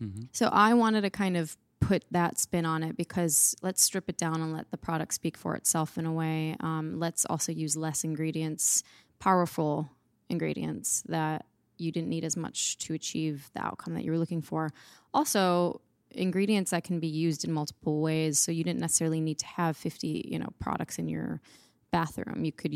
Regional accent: Detroit, Michigan, United States; Oh yeah. I would definitely say my work ethic. Mm. Strong from Detroit.

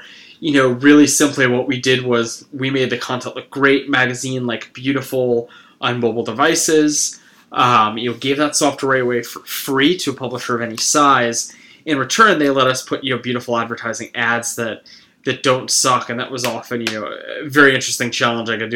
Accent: New Jersey, United States; I grew up outside of New York City in New Jersey.

